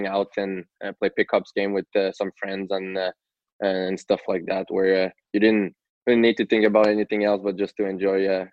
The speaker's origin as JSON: {"language": "English", "town": "Montreal", "region": "Quebec", "country": "Canada", "tie": "born or raised there", "said": "Yeah. So my brother and I grew up in North Montreal. In Rosemont as well."}